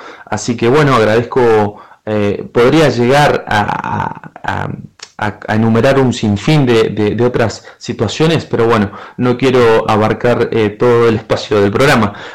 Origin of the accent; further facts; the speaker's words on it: Mendoza, Argentina; soy abogado de Argentina, de la provincia de Mendoza.